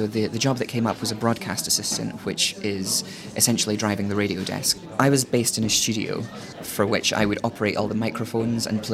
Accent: South Queensferry, Scotland, United Kingdom; When I grew up in South Queensferry, there was a local radio station that ran for 1 week out of the year

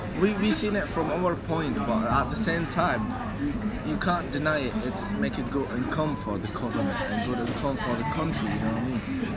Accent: Syria; English is a second language; now in United Kingdom; I came from Syria.

